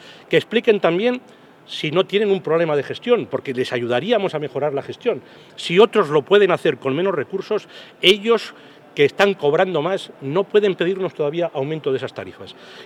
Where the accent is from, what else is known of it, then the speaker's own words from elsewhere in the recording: Burgos, Castile and León, Spain; porque yo soy burgalés y a mí algunas cosas me duelen